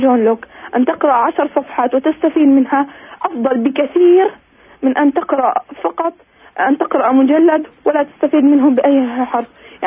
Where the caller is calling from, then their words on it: Nablus, West Bank, Palestine; من نابلس.